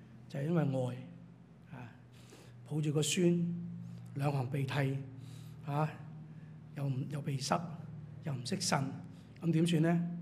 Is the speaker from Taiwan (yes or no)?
no; Hong Kong; 我们香港人呢，国语就不难翻了